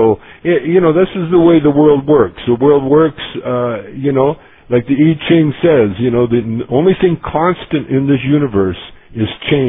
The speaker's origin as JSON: {"language": "English", "town": "Calgary", "region": "Alberta", "country": "Canada", "tie": "born or raised there", "said": "I grew up in Calgary, Alberta, Canada, and we lived in the country."}